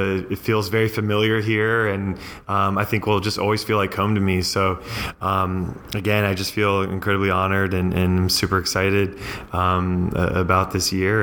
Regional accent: Dallas, Texas, United States; Dallas is obviously my hometown

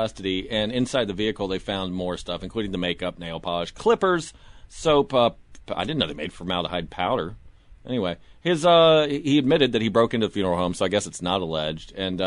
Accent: Florida, United States; I grew up in Florida. I'm not proud of it. I'm not claiming it. It just happened.

